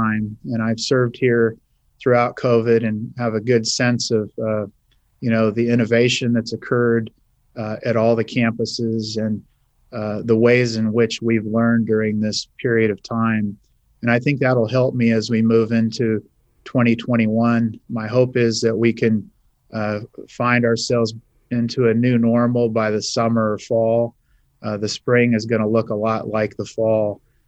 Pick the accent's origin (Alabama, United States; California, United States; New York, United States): California, United States; Hanford; I'm originally from the San Joaquin Valley, where I serve now as president of Fresno State. I was born in Hanford, just south of Fresno, about 35 miles. And my grandparents immigrated here from Mexico.